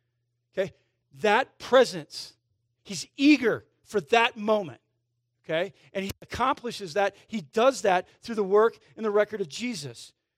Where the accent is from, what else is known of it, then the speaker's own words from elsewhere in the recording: United States; We get to go wherever we want because we're American, right?